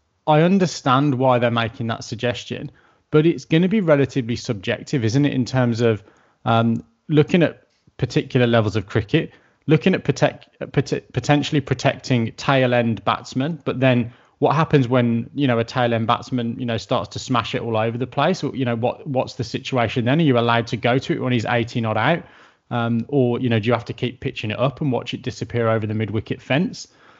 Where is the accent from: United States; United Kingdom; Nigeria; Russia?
United Kingdom; England; now in Australia; as a kid growing up in England